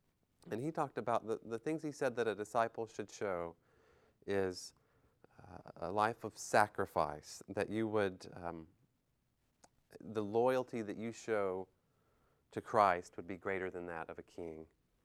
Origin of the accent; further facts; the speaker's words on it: Waynesville, North Carolina, United States; But I grew up in North Carolina, and my wife Katie as well. We both grew up near the Maggie Valley, Waynesville area, near Asheville in the mountains